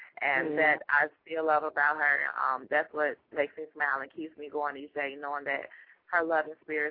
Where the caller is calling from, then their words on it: Chicago, Illinois, United States; I'm calling from Chicago.